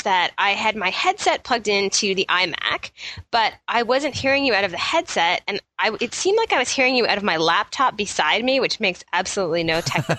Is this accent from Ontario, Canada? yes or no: yes; Toronto, Ontario, Canada; from Toronto, Ontario, Canada.